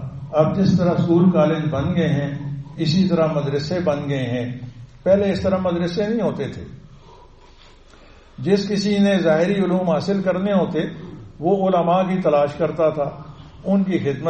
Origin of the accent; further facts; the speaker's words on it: Chakrala, Punjab, Pakistan; also born or lived in Sialkot; میں نے کہا میں رہنے والا تو سیالکوٹ کا ہوں مگر حقیقتاً رہنے والا چکڑالے کا ہوں.